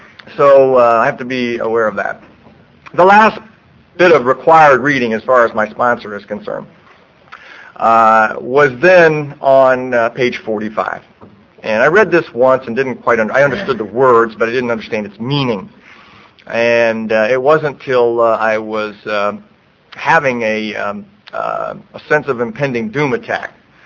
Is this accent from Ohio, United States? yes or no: yes; Akron, Ohio, United States; one of the memories I have as a child growing up in Akron, Ohio.